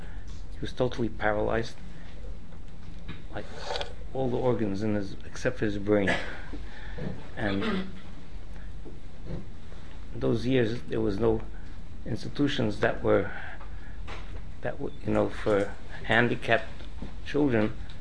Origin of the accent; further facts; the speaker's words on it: Bronx, New York, United States; My father should be well. And we grew up in the Bronx.